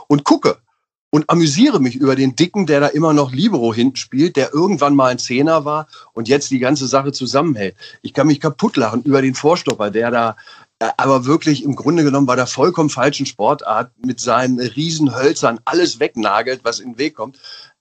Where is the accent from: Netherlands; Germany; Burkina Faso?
Germany; Einbeck, Lower Saxony; born there; Ich bin ja in der Bierstadt geboren.